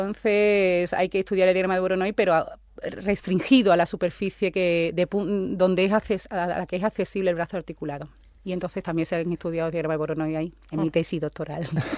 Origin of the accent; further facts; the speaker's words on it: Coria, Extremadura, Spain; luego lo utilizo yo, que soy de Coria